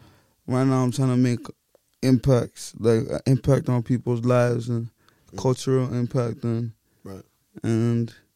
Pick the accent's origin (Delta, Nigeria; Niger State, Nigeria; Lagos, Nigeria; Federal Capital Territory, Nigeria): Federal Capital Territory, Nigeria; Abuja; And YP also is from Abuja, I'm from Abuja, and, like, Abuja doesn't … as well, like, Abuja usually isn't in the picture.